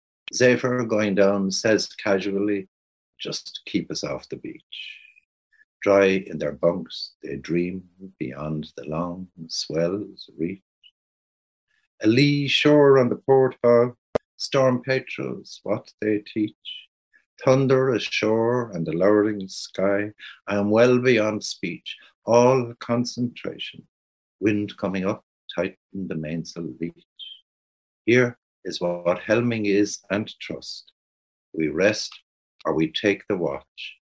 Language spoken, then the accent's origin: English; Cork, Munster, Ireland; when I grew up in Cork, nobody sailed unless your family had a yacht.